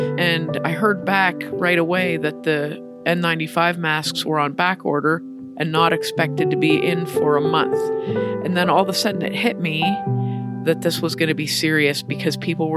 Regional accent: New Castle, Pennsylvania, United States; I'm from Newcastle, Pennsylvania, where my family owns a small manufacturing business.

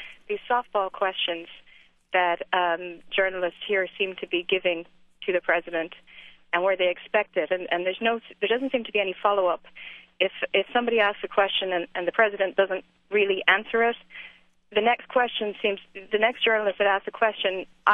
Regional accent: Ireland; now in Jacksonville, United States; I'm originally from Ireland

